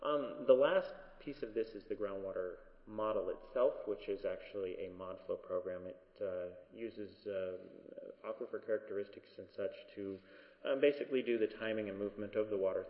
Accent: Fort Morgan, Colorado, United States; I'm from Fort Morgan, Colorado.

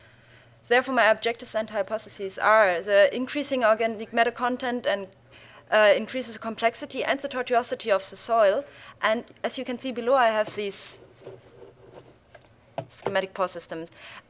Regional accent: Denmark; Hi, as said … from Denmark.

